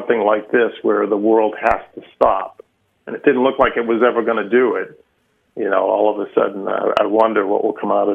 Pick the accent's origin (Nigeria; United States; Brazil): United States; Lynn, Massachusetts; So I grew up in Lynn, which is kind of a poor blue-collar town north of Boston, and the schools weren't great.